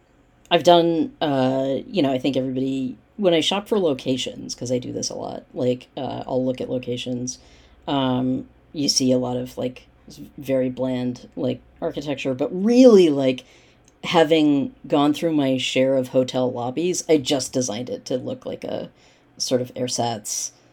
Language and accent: English; Los Angeles, California, United States; born there; I was born in LA. I was born in Los Angeles, and I love